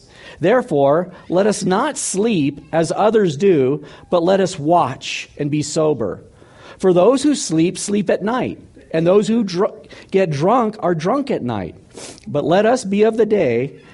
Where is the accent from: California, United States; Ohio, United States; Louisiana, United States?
California, United States; I'm a Californian, but I also realize there's some weird stuff.